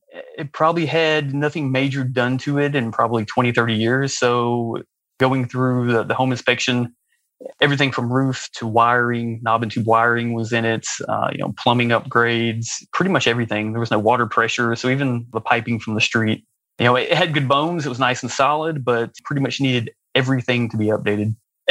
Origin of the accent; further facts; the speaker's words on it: Alabama, United States; now in Ann Arbor, United States; I'm from Alabama. I have to say Roll Tide.